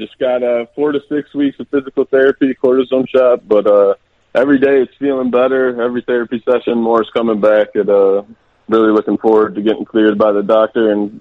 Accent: Pontiac, Michigan, United States; Yeah, so born and raised in Pontiac, Michigan. Played my youth hockey in Detroit, in the Metro Detroit area.

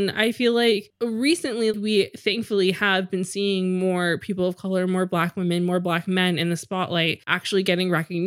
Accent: United States; especially in America, because we're American focused on a lot of this stuff.

